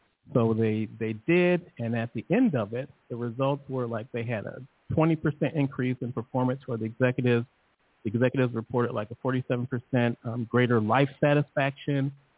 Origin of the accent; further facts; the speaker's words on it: Chicago, Illinois, United States; I'm like, look, I'm from Chicago. We can handle this.